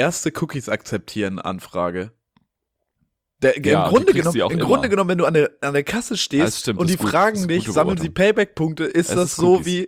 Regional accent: Hamburg, Germany; Ja, nee, geboren und aufgewachsen in Hamburg.

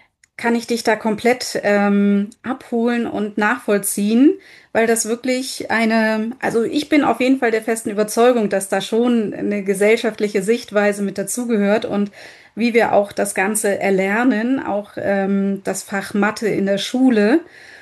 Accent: Germany; ich komme ja aus Deutschland

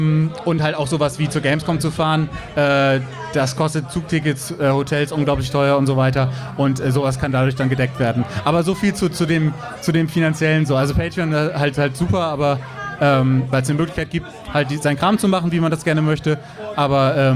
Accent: Bremen, Germany; ich komme ja hier aus dem Norden, ich bin ja auch Urbremer quasi

